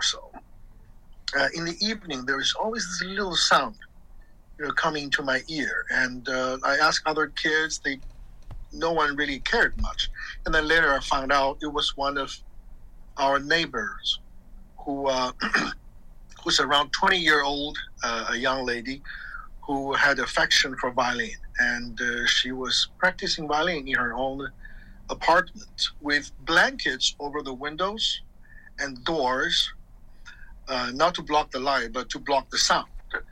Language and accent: English; Qingdao, Shandong, China; now in United States; before that, I studied violin in Qingdao, which is my hometown.